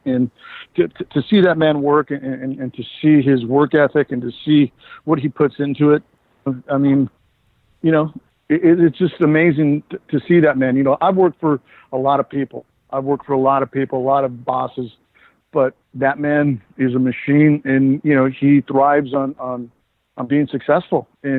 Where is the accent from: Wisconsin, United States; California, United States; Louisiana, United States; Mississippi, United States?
California, United States; Los Angeles; L.A. is my hometown